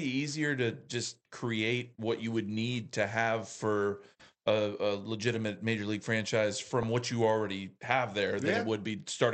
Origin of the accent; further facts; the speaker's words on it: Virginia, United States; We had the Wizards was our closest team in proximity to where I grew up in Virginia.